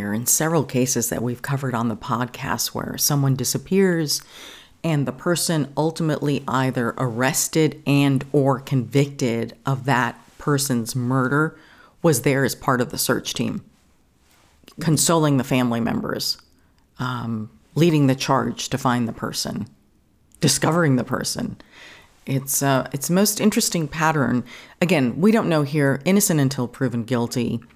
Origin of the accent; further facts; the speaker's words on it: New York, United States; This one is of the few things I know growing up in New York, Ronkonkoma Station.